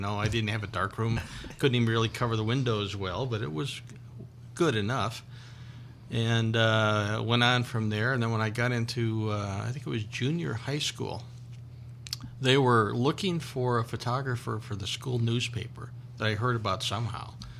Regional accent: Milwaukee, Wisconsin, United States; also born or lived in Delafield, Wisconsin; I was born in Milwaukee, and I grew up there for a while, and then we moved out to a little town just west of Milwaukee, a little town called Delafield, Wisconsin

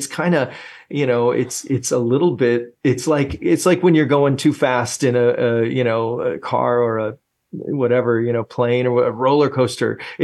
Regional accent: Indiana, United States; growing up in Northwest Indiana and having the South Shore train just take you right into the heart of the city was one of my most favorite things to do.

